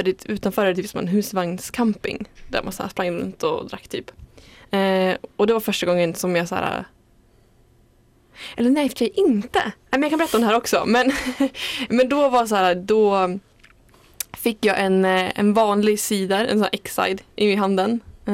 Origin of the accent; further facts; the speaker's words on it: Järvsö, Gävleborg County, Sweden; då var jag hemma i Järvsö hos mina föräldrar, och då skulle jag hem sen.